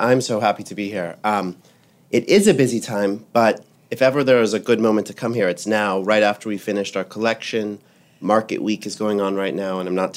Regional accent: Atlanta, Georgia, United States; also born or lived in London; I grew up in Atlanta. I studied fashion in London

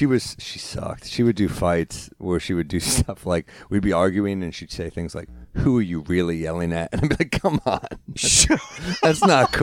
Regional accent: New York City, New York, United States; Originally Chelsea, then Upper East Side, and then I left for like a year and a half for, I went to school at Tulane

